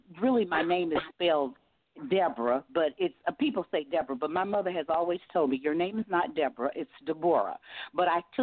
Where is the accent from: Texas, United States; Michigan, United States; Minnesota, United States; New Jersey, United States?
Texas, United States; Houston; now in California, United States; I'm originally from Houston, Texas also, but I live in California. My husband is a Californian, so I've been out here longer than I have been in Texas.